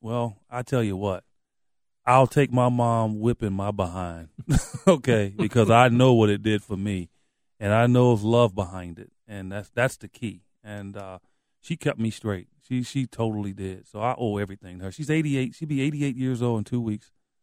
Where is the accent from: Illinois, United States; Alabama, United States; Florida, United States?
Illinois, United States; Chicago; I grew up in Cabrini Green, which at the time was the worst housing project in the country.